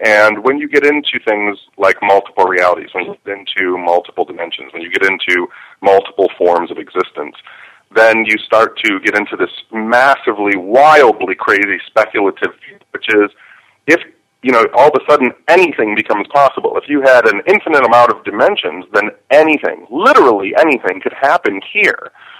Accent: Michigan, United States; I'm from Michigan, and Michigan was populated by the Algonquin Indians back in the day before everybody came here

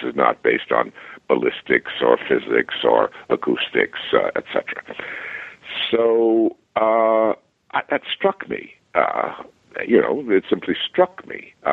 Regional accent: Louisiana, United States; and then I've lived in New Orleans, and I'm from Louisiana, and part of my life

